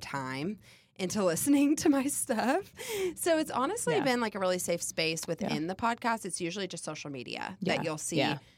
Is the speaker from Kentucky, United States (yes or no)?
yes; Louisville, Kentucky, United States; I'd never heard of Asbury, and I was from Louisville.